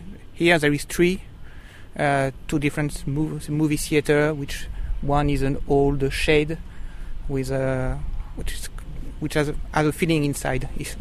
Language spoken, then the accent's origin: English; France; English is a second language; Yeah, weather is good, which is a quite good point because I'm coming from France, it's rainy all the day.